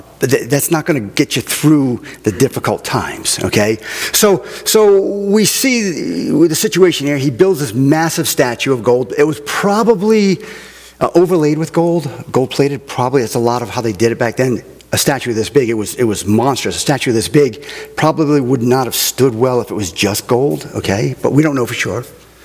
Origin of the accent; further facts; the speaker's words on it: New England, United States; Those of you that don't know, I'm from New England.